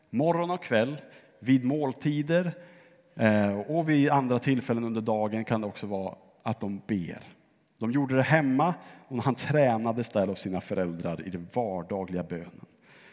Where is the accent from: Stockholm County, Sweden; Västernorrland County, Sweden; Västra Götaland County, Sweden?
Västernorrland County, Sweden; Örnsköldsvik; min församling där jag växte upp i Örnsköldsvik.